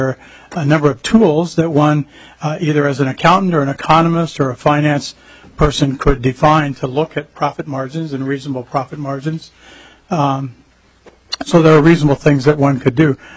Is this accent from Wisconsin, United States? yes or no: no; Missouri, United States; I'm originally from Missouri, the show me state.